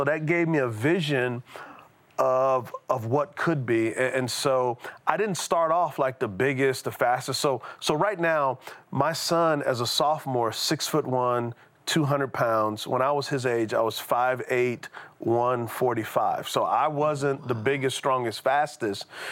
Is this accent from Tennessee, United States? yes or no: no; San Antonio, Texas, United States; So I grew up in San Antonio, Texas, and so I'm a Texas boy.